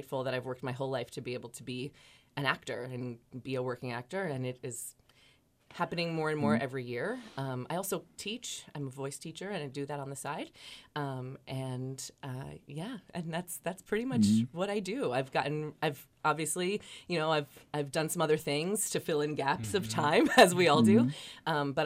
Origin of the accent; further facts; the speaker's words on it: New Jersey, United States; I'm a Jersey girl, so I'm here from New Jersey.